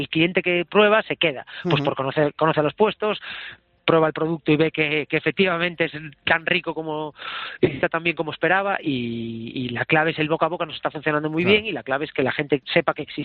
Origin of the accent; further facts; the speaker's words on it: Malaga, Andalusia, Spain; Yo soy de Málaga.